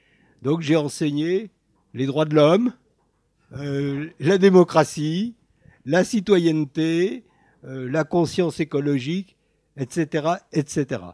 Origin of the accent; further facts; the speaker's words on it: Île-de-France, France; born there; Le jour où la commune où je suis né, dans les Yvelines, a été libéré par les Américains. Je suis un enfant de la libération.